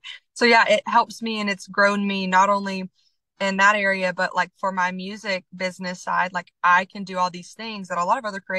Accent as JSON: {"language": "English", "town": "Dandridge", "region": "Tennessee", "country": "United States", "tie": "born or raised there", "said": "And I think because I grew up in Dandridge and it's such a small town, I was kind of afraid to dream bigger."}